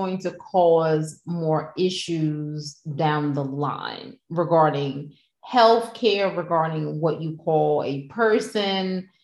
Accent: United States; We love Al Roker because we're from Jersey / New York.

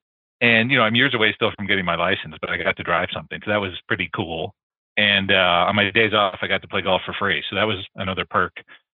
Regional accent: San Jose, California, United States; I grew up in Northern California in sort of the heart of Silicon Valley, San Jose. My parents had moved from Iowa when my father took a teaching job.

